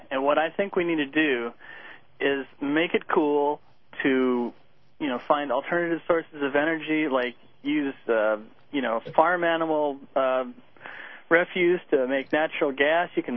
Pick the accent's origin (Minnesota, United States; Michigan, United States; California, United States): Michigan, United States; I grew up in Michigan, and I've visited there recently, and it's like a status symbol.